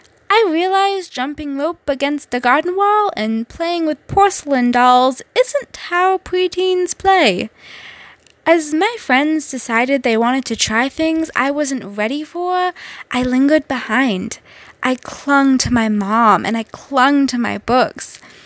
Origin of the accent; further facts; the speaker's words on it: Jersey Shore, Pennsylvania, United States; While my dad was working overtime at Trucklate, the local factory in my hometown in Pennsylvania, mom and I walked to the magical Jersey Shore Public Library.